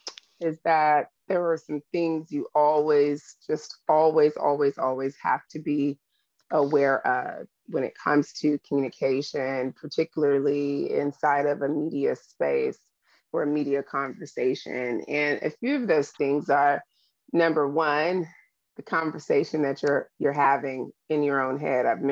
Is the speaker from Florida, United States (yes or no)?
no; Oakland, California, United States; I'm from East Oakland, born and raised, I'm a Black woman.